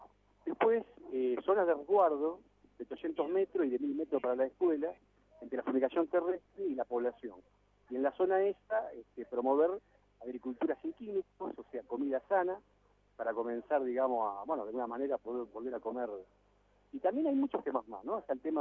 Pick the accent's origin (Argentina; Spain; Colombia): Argentina; María Juana, Santa Fe; soy de María Juana.